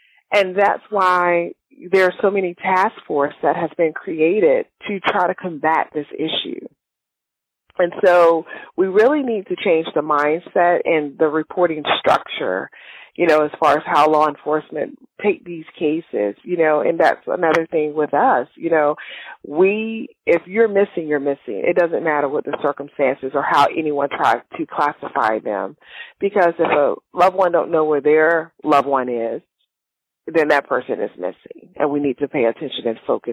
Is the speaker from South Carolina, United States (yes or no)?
yes; Spartanburg, South Carolina, United States; my hometown of Spartanburg, South Carolina.